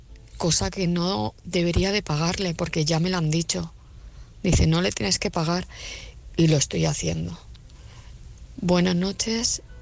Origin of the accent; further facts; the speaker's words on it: Seville, Andalusia, Spain; soy de Sevilla.